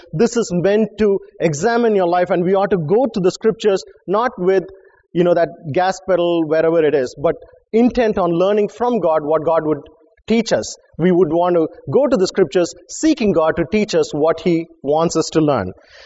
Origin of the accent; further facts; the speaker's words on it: India; I come from India. Some of you are probably Italian.